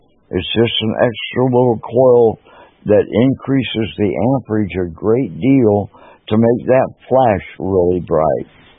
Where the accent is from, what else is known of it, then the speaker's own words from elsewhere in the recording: United States; now in Denmark; Well, it's okay for me because I'm American.